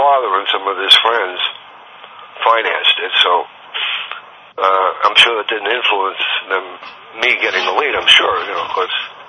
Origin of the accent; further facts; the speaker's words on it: New York City, New York, United States; Well, I started off as an actor, and I'm from New York City, so I tried to get some work there.